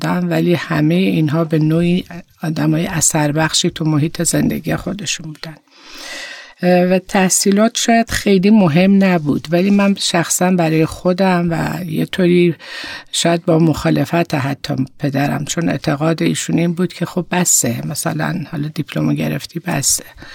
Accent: Tehran, Tehran Province, Iran; also born or lived in Khameneh; من متولد شهر خامنه از توابع آذربایجان شرقی هستم و در واقع همونجا به دنیا آمدم و بعد از 2 سال خانواده مهاجرت کردن به تهران و در تهران بزرگ شدم.

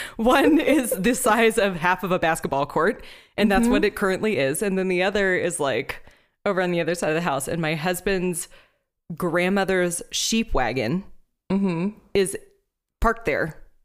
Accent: Texas, United States; I come from Texas and in Texas, there's this thing called the Texas sheet pan cake.

